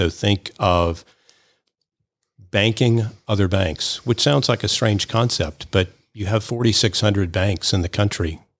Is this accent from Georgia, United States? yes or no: yes; Atlanta, Georgia, United States; I am from Atlanta, went to Washington and Lee University